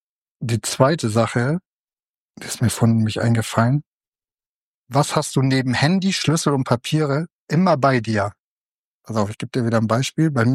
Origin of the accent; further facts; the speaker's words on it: Rendsburg, Schleswig-Holstein, Germany; Ich komme ja aus Rendsburg.